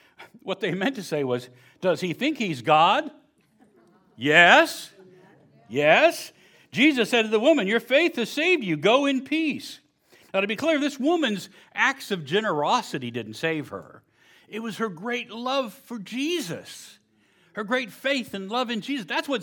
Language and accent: English; West Virginia, United States; Growing up in West Virginia, we had a septic system. Yes, we had indoor plumbing. Eventually.